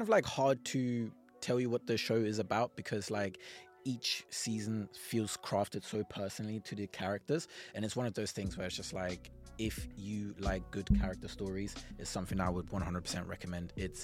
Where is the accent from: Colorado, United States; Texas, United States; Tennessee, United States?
Texas, United States; Yeah, I was just saying from Texas.